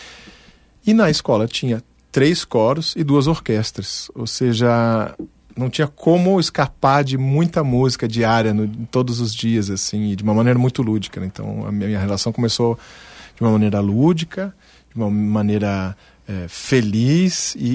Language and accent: Portuguese; São Leopoldo, Rio Grande do Sul, Brazil; born there; Na verdade, eu nasci em São Leopoldo